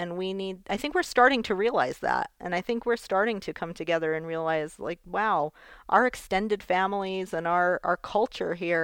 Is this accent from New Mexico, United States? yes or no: yes; Española, New Mexico, United States; when I was growing up in Española, the definition of success was leaving, at least, you know, to Albuquerque.